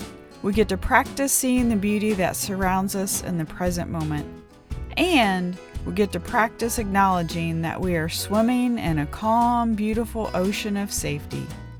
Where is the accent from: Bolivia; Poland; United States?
United States; Ohio; now in Maui, United States; a cardinal, which is plentiful in my home state of Ohio and on Maui, where I'm currently located.